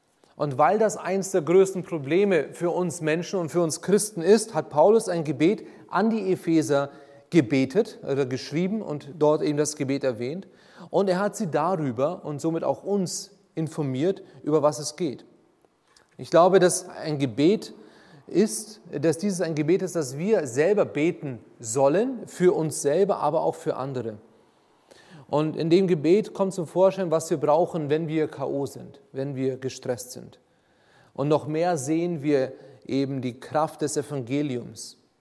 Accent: Ingolstadt, Bavaria, Germany; moved away as an adult; also born or lived in United States; 38 Jahre alt, verheiratet mit Heidi und die Mädels sind heute dabei. Ich bin in Ingolstadt aufgewachsen

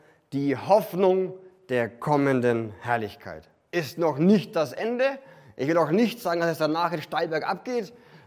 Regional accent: Bavaria, Germany; Als Franke müsste ich sagen, macht Sinn, darf ich aber nicht

